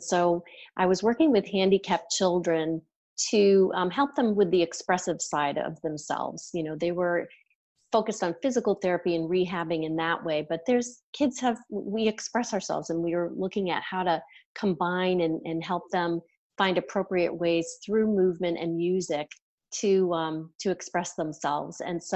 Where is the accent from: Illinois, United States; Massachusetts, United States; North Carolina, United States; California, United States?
Massachusetts, United States; But I grew up in Massachusetts. We had an ice rink that my dad built in our backyard.